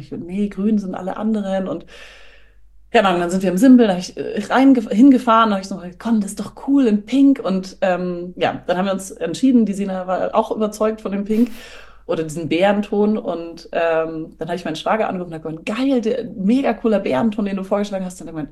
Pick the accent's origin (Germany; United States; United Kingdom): Germany; Munich, Bavaria; Ich bin aus München